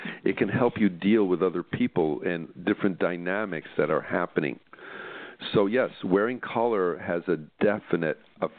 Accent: Chicago, Illinois, United States; You know, I grew up in Chicago, and it got cold there, and you wore some pretty dark colors

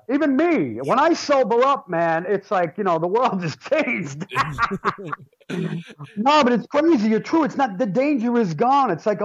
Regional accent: New York, United States; I said, dude, I'm a New Yorker. You're not touching my drum tracks.

